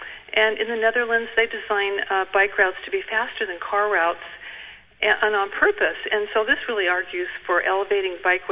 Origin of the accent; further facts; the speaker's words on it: Santa Monica, California, United States; I'm from Santa Monica, and I've been an active Expo supporter since 1990.